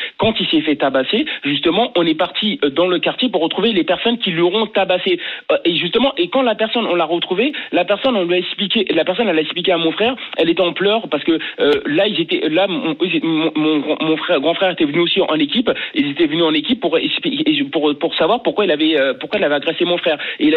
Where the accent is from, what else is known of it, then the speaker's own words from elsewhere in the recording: France; moi, je suis français.